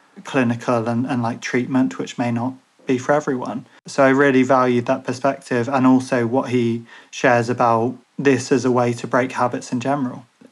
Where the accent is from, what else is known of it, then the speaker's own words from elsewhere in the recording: Ireland; Obviously, to a degree, you know, I very much have that with Irishness